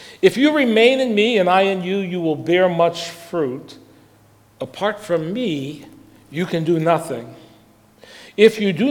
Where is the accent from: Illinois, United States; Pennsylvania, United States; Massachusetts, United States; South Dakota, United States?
Massachusetts, United States; Lawrence; When I was a young man growing up in Lawrence, Massachusetts